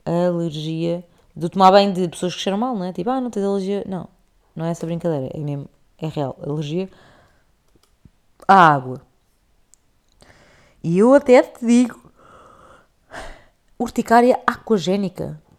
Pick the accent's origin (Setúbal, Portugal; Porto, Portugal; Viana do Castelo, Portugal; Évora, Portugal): Porto, Portugal; born there; Eu nasci em Campanhã.